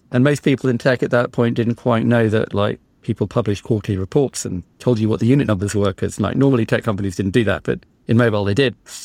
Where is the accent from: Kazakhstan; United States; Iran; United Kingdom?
United Kingdom; England; Maybe it's because I'm English